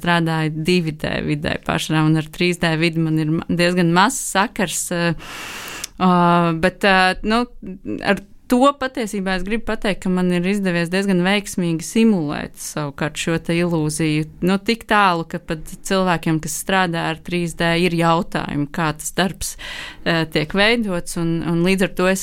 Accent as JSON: {"language": "Latvian", "region": "Riga", "country": "Latvia", "said": "Es esmu rīdziniece."}